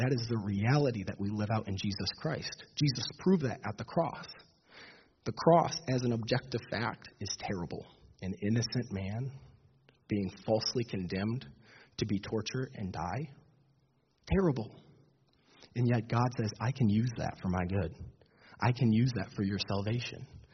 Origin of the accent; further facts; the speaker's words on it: Petoskey, Michigan, United States; I remember growing up in Petoskey, Michigan.